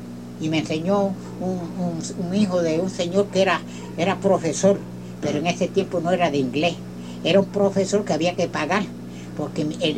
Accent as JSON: {"language": "Spanish", "region": "San Germán", "country": "Puerto Rico", "tie": "born there", "said": "como una media hora de donde yo nací a San Germán. Yo nací el 28 de diciembre del 1904. Ahora en este diciembre que viene tengo 73 años"}